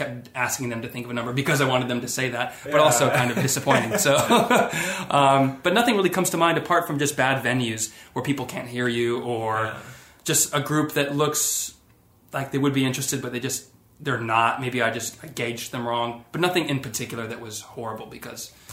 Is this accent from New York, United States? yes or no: no; Las Vegas, Nevada, United States; You know, I grew up in Vegas where you don't really have these classically magnificent theaters.